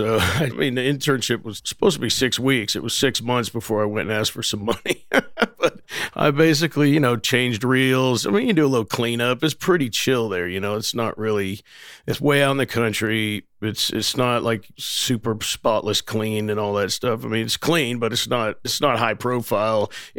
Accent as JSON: {"language": "English", "town": "Dallas", "region": "Texas", "country": "United States", "tie": "born or raised there", "also_born_or_lived": "Boston, United States", "said": "I grew up in Dallas from the age of 10 on. I'm 51 now. Before that, I grew up in Boston, Mass., but you wouldn't know it by my accent."}